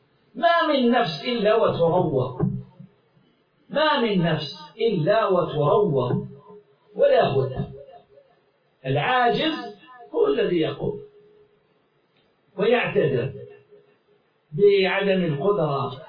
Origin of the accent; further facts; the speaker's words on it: Algeria; هذا عندنا في الجزائر،